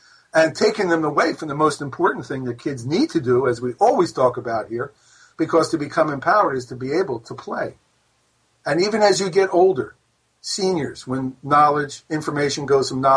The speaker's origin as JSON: {"language": "English", "region": "East Coast", "country": "United States", "tie": "born or raised there", "accent": "East Coast", "said": "I imagine everybody recognizes my East Coast accent, which is fine, since I grew up on the East Coast."}